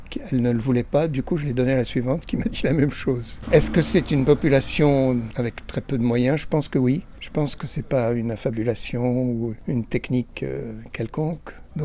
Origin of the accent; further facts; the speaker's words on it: Normandy, France; Je suis normand et j'habite la Normandie, l'Orne, depuis plus de 20 ans.